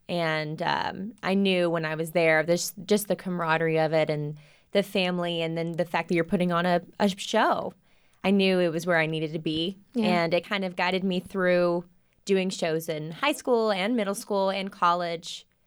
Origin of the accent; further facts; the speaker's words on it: Waco, Texas, United States; Yes, I was born right in Providence Hospital. I'm actually, I think, the fourth generation of a Wacoan. So we've been around for forever.